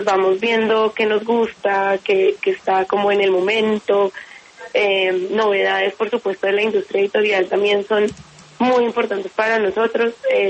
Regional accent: Colombia; para que pensemos hoy como colombianos qué significado le damos a estas palabras

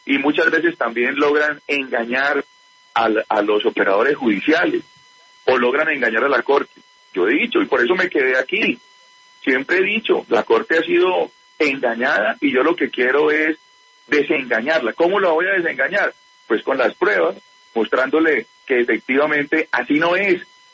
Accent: Colombia; como colombiano

